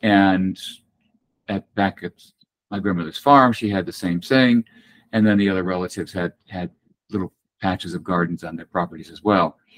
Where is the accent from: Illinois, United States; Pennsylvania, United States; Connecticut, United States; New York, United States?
Connecticut, United States; So as a child, I grew up in Connecticut, and my grandparents had a farm away from us.